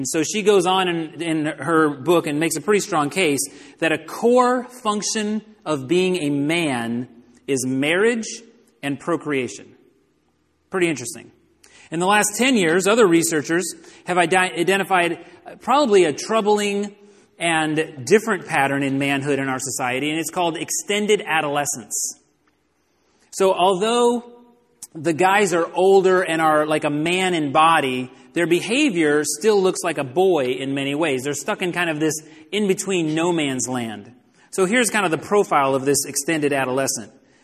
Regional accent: Texas, United States; Where I grew up in Texas, manhood was closely connected to gun ownership and the appropriate use of firearms.

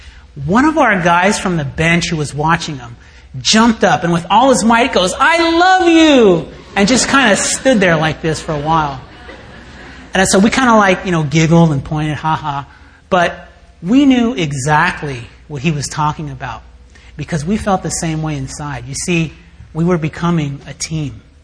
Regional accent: Daly City, California, United States; I grew up in Daly City, and, well, I spent some years in Daly City

